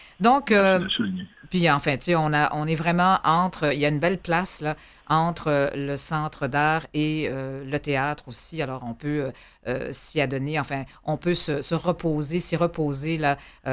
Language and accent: French; Quebec, Canada; parce que l'Amérique qui est aussi au cœur de notre propre identité en tant que Québécois